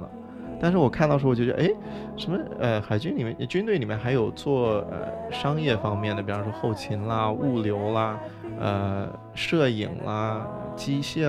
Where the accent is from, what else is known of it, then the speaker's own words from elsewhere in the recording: China; now in United States; 那作为一个中国人，那个时候我又不是美国公民，我只是美国的绿卡而已